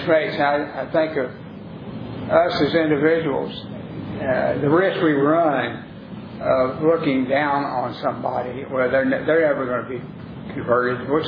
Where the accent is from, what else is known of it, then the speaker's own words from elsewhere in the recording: Texas, United States; it's very easy for us as a Texan to look at others that are not, in my case, not Caucasian.